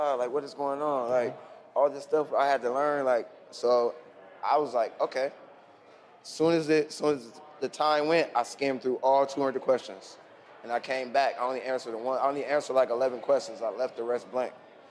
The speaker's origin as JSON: {"language": "English", "region": "Ohio", "country": "United States", "said": "I'm like, no, okay, I'm from Ohio."}